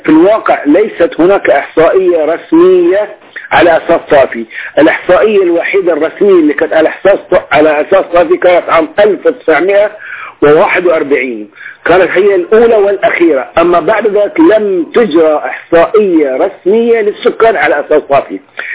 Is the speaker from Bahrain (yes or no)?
yes; Bahrain; هؤلاء ممكن أن يغطوا العجز الموجود عندنا بالبحرين.